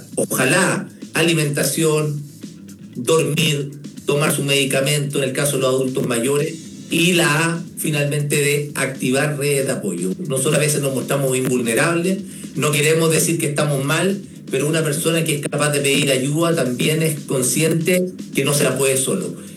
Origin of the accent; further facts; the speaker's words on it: Chile; como chilenos